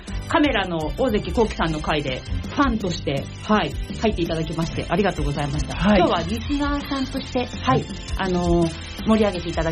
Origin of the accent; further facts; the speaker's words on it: Kawasaki, Kanagawa, Japan; 川崎生まれ川崎育ち自称ゆめみかさき動物公園専属アイドル